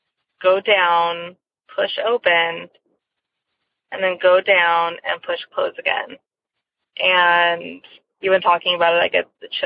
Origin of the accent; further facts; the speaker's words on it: California, United States; I am from California.